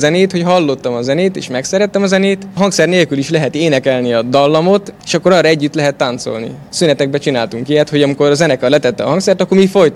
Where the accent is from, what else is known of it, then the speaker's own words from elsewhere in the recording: Budapest, Hungary; Én budapesti vagyok.